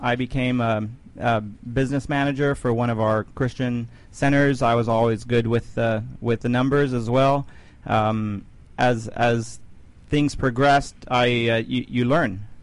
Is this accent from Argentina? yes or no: yes; Argentina; also born or lived in Italy; now in United States; I was born in Italy, grew up in Argentina